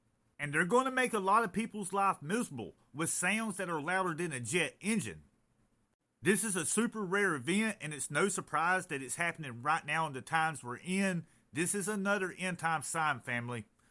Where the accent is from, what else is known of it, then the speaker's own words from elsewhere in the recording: Lawrence, South Carolina, United States; but in my hometown, Lawrence, South Carolina, let me show you what our district's doing.